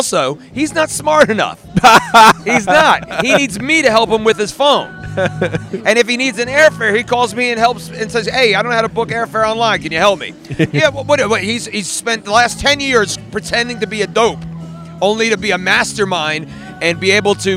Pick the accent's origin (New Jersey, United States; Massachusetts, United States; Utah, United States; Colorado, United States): New Jersey, United States; I'm from New Jersey, and this is my daughter's first time in California.